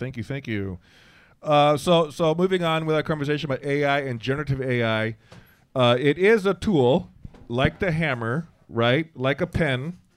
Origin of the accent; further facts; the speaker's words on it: United States; I'm American, blah blah blah